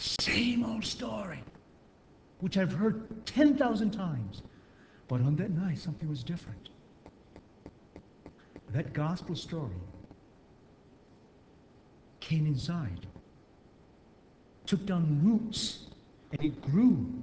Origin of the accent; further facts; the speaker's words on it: Michigan, United States; Back in 1989, Michigan, I grew up in Michigan.